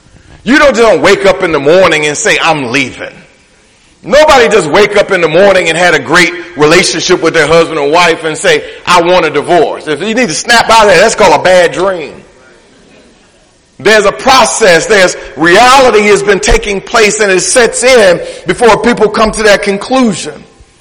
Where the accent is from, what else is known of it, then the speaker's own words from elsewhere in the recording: Detroit, Michigan, United States; I was growing up in Detroit. We had corner stores on every corner.